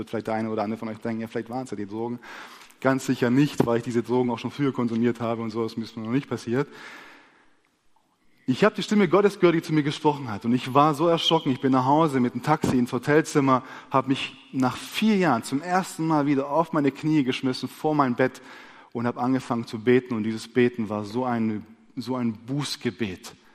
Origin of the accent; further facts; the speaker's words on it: Stuttgart, Baden-Württemberg, Germany; Ich bin in Stuttgart groß geworden und in der südslawischen Adventgemeinde groß geworden.